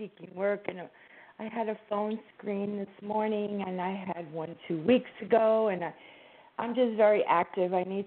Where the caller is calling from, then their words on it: New Jersey, United States; from New Jersey.